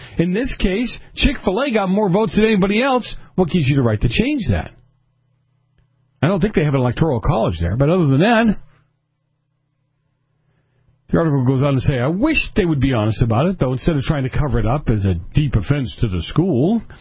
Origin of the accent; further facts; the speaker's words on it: Boston, Massachusetts, United States; I almost feel like it's one of those scams I grew up with in Boston.